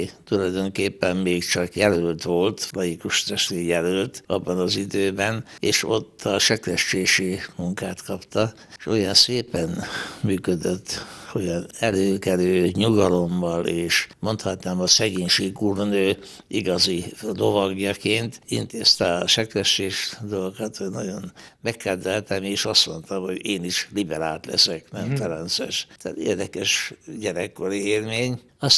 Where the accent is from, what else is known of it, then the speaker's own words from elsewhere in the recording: Segesd, Somogy, Hungary; born there; Segesd a szülőfalom, Somogy megye délnyugati részében. 1927-ben születtem.